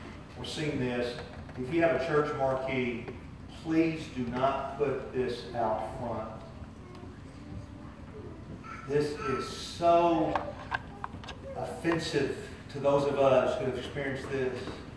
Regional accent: Tennessee, United States; We're Tennessee fans because we're from Tennessee.

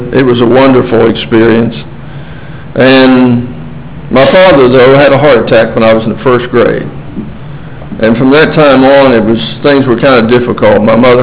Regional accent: Ohio, United States; I grew up in southern Ohio, in hill country.

